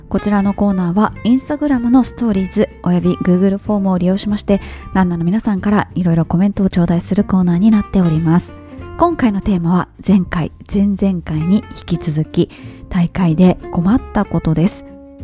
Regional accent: Kobe, Hyogo, Japan; 私の地元神戸で行われました六甲縦走キャノンボール

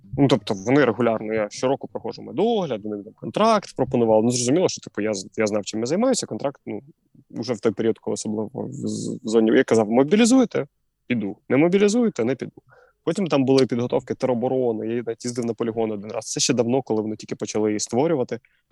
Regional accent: Kaniv, Cherkasy Oblast, Ukraine; Я з Черкаської області, я призивався в тому військкоматі, мобілізувався, в якому я з Канева, там, де я прописаний.

